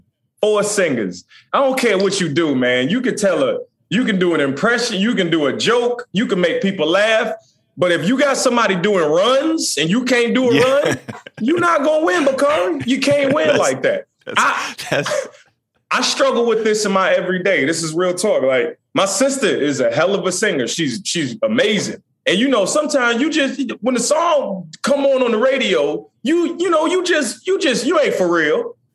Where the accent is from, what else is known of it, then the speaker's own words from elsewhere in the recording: Chesapeake, Virginia, United States; I'm from Chesapeake, Virginia.